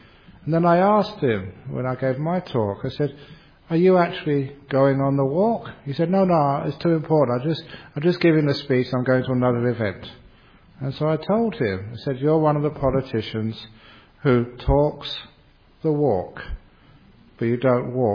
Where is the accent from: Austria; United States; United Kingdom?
United Kingdom; England; born there; I was born in England, for goodness sake. It's in my blood.